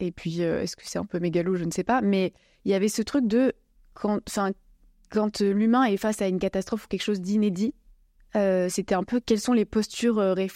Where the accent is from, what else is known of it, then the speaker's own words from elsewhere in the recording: Montpellier, Occitanie, France; j'ai 27 ans, je viens de Montpellier.